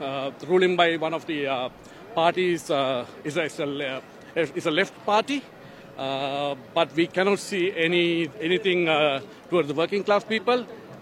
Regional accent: Sri Lanka; English is a second language; So we guys, we are all from Sri Lanka. So we are participating here with the Sri Lankan working class community.

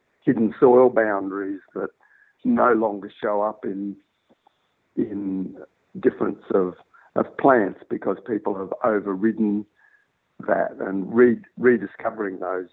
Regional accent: Western Australia, Australia; I'm a newcomer to Central Victoria, even though I've lived here longer than I've lived anywhere else. I grew up in Western Australia, and I'm not Indigenous

